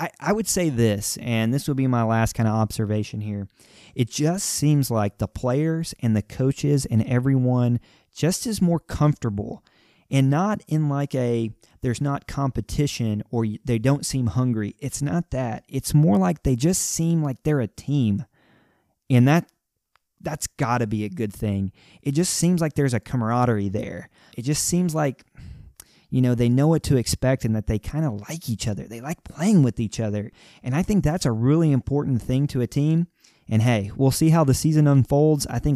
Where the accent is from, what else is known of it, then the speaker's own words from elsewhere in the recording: Arkansas, United States; But growing up in Arkansas and being really familiar with just the way Arkansas works